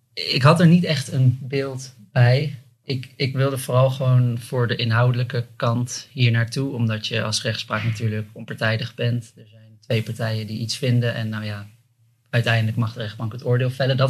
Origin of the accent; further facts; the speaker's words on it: Arnhem, Gelderland, Netherlands; Ik kom uit Arnhem, waar ik nu ook werk.